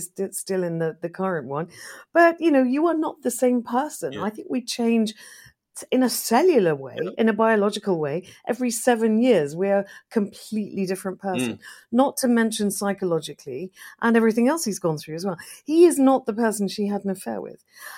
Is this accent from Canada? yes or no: no; United Kingdom; We are British. We've produced some of the finest musical artists in the world, in history.